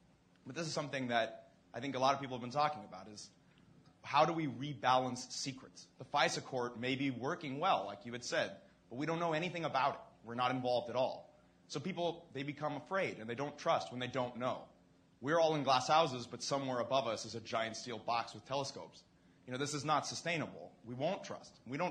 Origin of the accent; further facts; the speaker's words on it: West Coast, United States; I'm with Georgetown, and among other things. I'm from the West Coast.